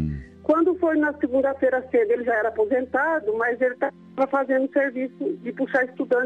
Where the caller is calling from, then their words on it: Álvares Machado, São Paulo, Brazil; De Álvares Machado.